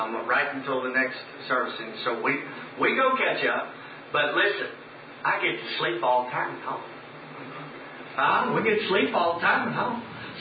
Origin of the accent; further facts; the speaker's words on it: Texas, United States; And we cast demons out until I'm from Texas, so until the cows come home.